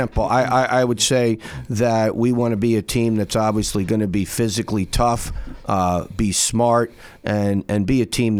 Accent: New Jersey, United States; also born or lived in Ohio; So I'm originally from New Jersey, and most recently I was teaching at a school in Gates Mill, Ohio.

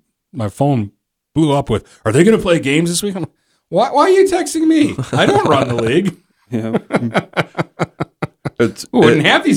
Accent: Detroit, Michigan, United States; I'm from Detroit. Bob Probert, Joe Koser. That's what I grew up on.

